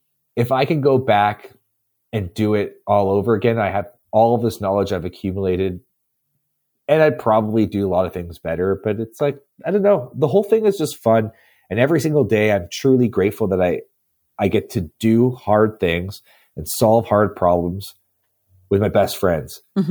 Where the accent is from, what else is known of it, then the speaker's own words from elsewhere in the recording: Canada; I mean, I'm from Canada. It gets cold here.